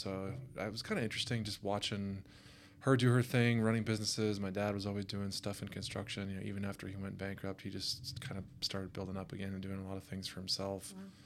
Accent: Idaho, United States; Grew up close to here, actually, just north of Eagle.

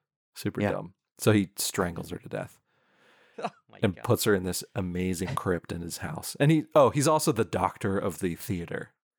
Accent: Pennsylvania, United States; which makes me feel cool because I grew up in Pennsylvania.

